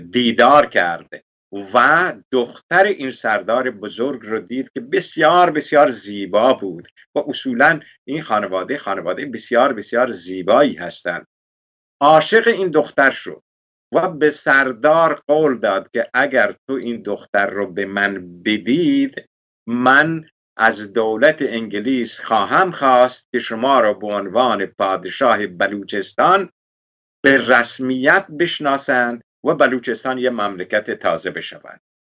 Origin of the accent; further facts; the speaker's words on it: Iran; پس سهم ما به عنوان یک ایرانی از ایران چه هست